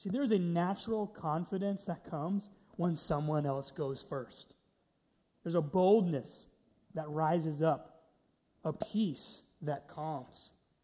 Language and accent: English; Dallas, Texas, United States; You know, I grew up in Dallas, Texas